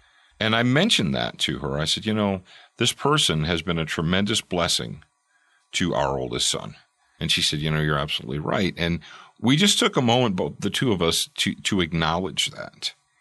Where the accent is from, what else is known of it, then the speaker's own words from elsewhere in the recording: the South, United States; I'm from the South, and a blessing is when you, before you eat your food, you sit down and you say the blessing.